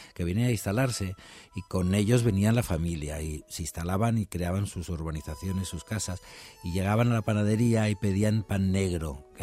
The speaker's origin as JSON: {"language": "Spanish", "town": "Alfaz del Pi", "region": "Valencian Community", "country": "Spain", "said": "Alfaz del Pi, sí."}